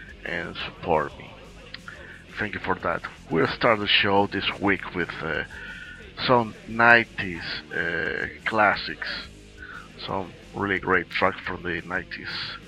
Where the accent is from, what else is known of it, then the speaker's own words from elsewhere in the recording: Madrid, Community of Madrid, Spain; from Madrid, speaking to all of you